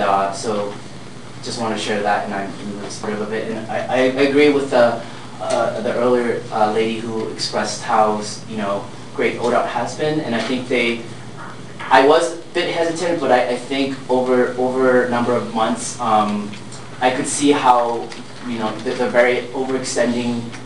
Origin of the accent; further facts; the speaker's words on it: New York City, New York, United States; So I'm from New York City, and over the last year, I've been, you know, getting to know the community members here